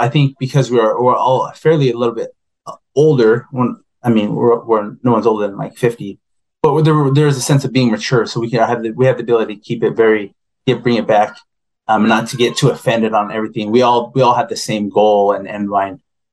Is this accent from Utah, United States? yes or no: yes; Utah, United States; also born or lived in Arizona; Utah, I grew up in Utah all my life until about 9 years ago.